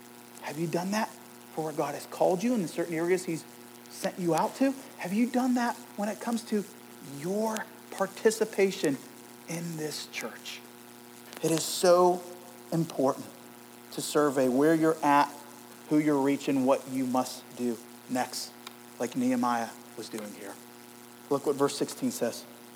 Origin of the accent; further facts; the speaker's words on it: Youngstown, Ohio, United States; I say I'm from Youngstown